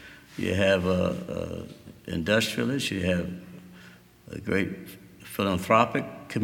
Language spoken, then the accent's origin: English; Pittsburgh, Pennsylvania, United States; put out a CD called … dedicated to my mother, who's responsible for me being here, and my hometown. I still love this place.